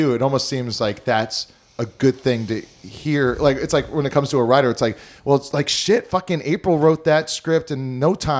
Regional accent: Hawaii, United States; I'm on a TV show. I'm from Hawaii. It's a very small place. And then like all my friends back home

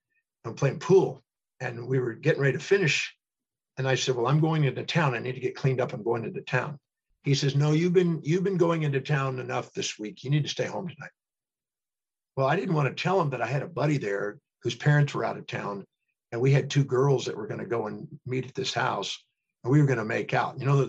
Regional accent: Houston, Texas, United States; born there; I was born in Houston, Texas, 1954. So I'm going on 68.

